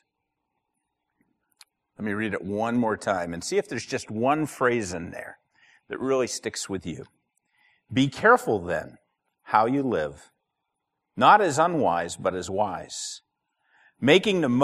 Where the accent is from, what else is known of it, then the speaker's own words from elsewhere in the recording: Massachusetts, United States; if you were a young boy growing up in Massachusetts in 1967, why that year is so significant?